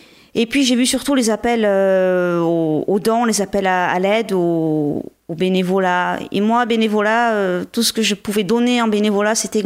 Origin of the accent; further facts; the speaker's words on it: Gap, Provence-Alpes-Côte d'Azur, France; born there; Je ne sais pas si mon accent le trahit. voilà, je suis née à Gap, donc dans le 05, ouais. Vers Briançon, entre Briançon et Marseille